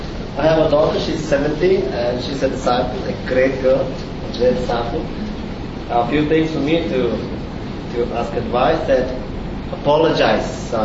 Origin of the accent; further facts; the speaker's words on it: India; moved away; This is she has a friend who's we came from India.